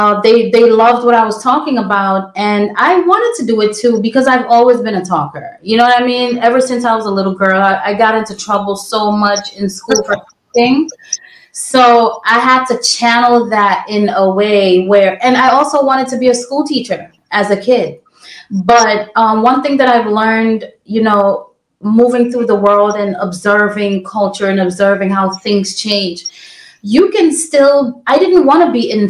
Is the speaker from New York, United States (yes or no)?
yes; Brooklyn, New York, United States; I grew up in Brooklyn.